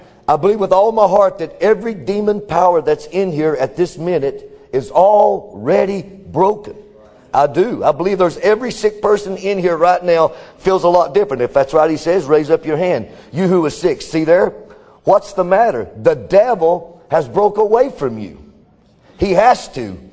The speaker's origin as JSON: {"language": "English", "country": "United States", "said": "And I'm an American in my heart"}